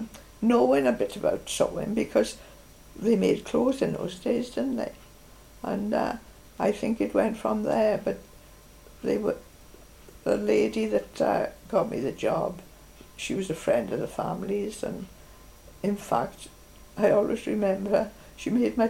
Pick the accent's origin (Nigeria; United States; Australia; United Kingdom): United Kingdom; Rumney, Wales; born there; my family, where I was born in Rumney, we were living in the same street.